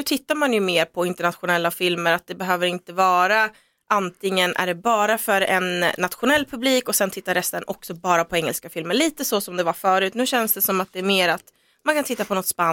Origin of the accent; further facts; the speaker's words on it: Gävleborg County, Sweden; jag är också från Hälsingland